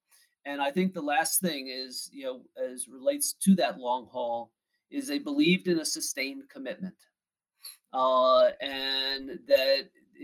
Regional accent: Northeast, United States; And part of that's probably growing up in the Northeast.

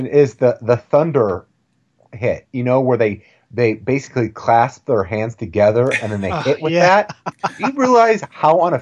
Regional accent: Flint, Michigan, United States; Hey, I'm from Flint, Michigan. We were basically an annex of Canada

